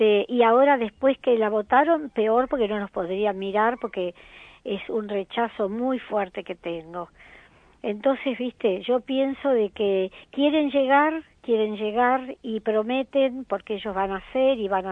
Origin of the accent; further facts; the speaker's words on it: Argentina; vive gente que son nacionales de acá, somos argentinos, ¿no?